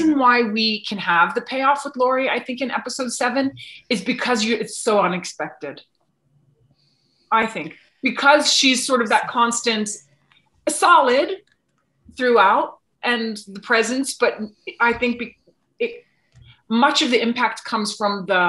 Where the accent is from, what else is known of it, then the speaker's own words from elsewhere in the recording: Massachusetts, United States; I'm from Massachusetts.